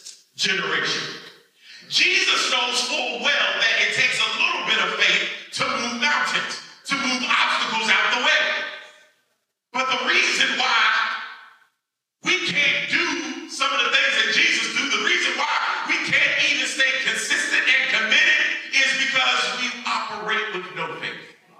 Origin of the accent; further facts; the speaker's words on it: Maryland, United States; because I grew up in Maryland